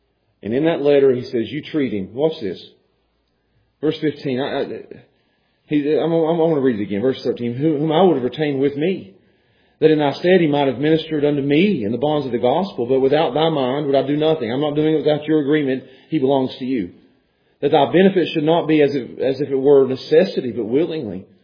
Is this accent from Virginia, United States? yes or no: yes; Pound, Virginia, United States; I grew up with people in Pound, and we're friends to this day.